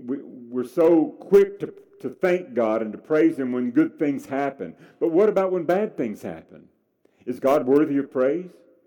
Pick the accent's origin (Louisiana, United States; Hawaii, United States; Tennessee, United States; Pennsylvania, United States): Tennessee, United States; Nashville; I grew up in Nashville. They call it the home of country music.